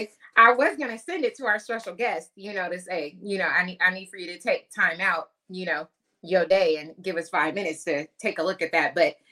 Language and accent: English; Portland, Oregon, United States; I always thank my old beautician from my hometown in Portland, Oregon.